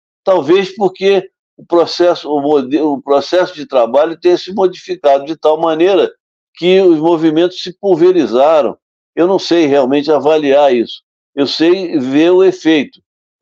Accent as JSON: {"language": "Portuguese", "town": "Santa Isabel do Rio Preto", "region": "Rio de Janeiro", "country": "Brazil", "tie": "born there", "said": "lá na minha cidade, onde eu nasci, no interior, lá em Santa Isabel do Rio Preto, que é um lugarejo, é um distrito de Valença"}